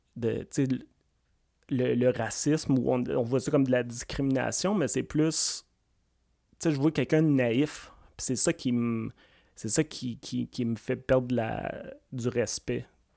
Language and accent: French; Quebec, Canada; now in Montréal, Canada; moi, j'ai été élevé en Abitibi, t'sais, tout le monde était pareil, puis t'sais, t'en vois pas de différence. Fait que ça, quand t'arrives à Montréal, t'as une espèce de choc